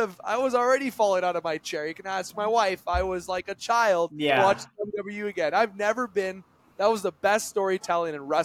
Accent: Canada; Okay, I'm Canadian, just so everybody knows.

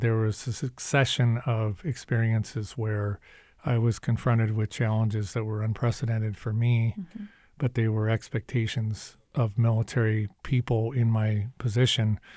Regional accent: Los Angeles, California, United States; the specific area that I remember the most was Claremont, which is the little city suburb around Pomona College

